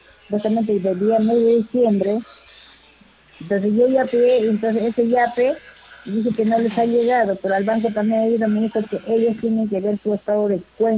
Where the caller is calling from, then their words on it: Lima, Peru; soy de acá de San Martín de Porres, avenida Pacasmayo.